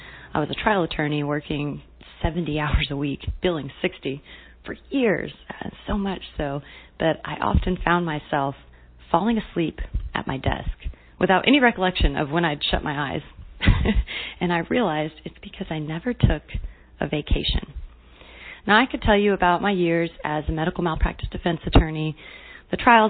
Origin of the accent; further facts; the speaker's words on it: Alabama, United States; growing up in Alabama, I darn sure knew how to use a hacksaw.